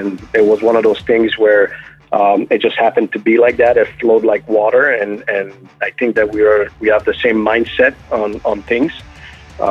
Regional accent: Montreal, Quebec, Canada; I'm originally from Montreal.

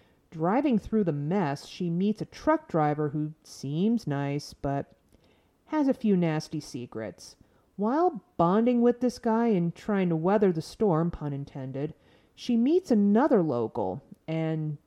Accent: New England, United States; I grew up in New England and remember nor'easters very, very well.

